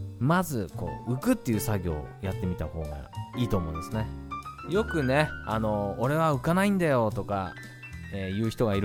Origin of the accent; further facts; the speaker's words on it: Iwate, Japan; moved away as an adult; now in Tokyo, Japan; 東京にね、あの岩手から上京してから、まあ専門学校にね通いながら